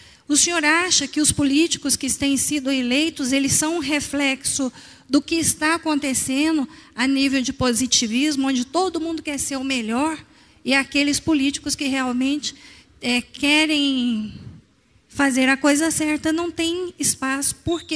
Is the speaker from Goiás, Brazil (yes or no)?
yes; Goiás, Brazil; nós como goianos, nós temos essa alma cristã